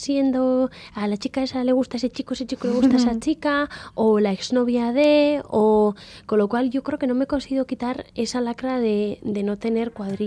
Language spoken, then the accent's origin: Spanish; Durango, Basque Country, Spain; now in Bilbao, Spain; yo he nacido en Bilbo, me he criado en Durango y ya por los años que llevo ya en Bilbo, porque nos trasladamos aquí, pues tendría que decir que soy bilbotarra, pero no sé, tengo a Durango